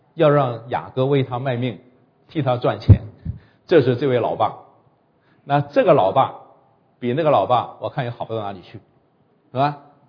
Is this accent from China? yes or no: yes; China; 至少我们中国人说，这惹不起我还躲得起嘛，对吧？